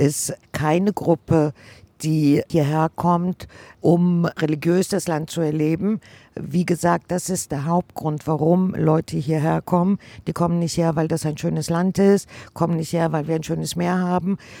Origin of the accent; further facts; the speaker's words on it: Germany; now in Tel Aviv, Israel; ich bin 72 nach Israel eingewandert. Ich komme aus Deutschland und lebe eben seit über 40 Jahren hier in Israel. Und ich lebe in Tel Aviv.